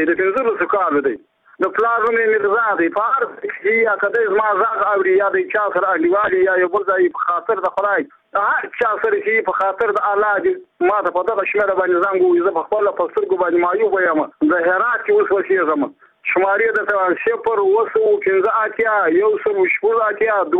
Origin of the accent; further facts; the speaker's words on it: Badghis, Afghanistan; زه خپل د بادغیس ولایت یم د مخور د ولسوالۍ یم دغه د کلی یم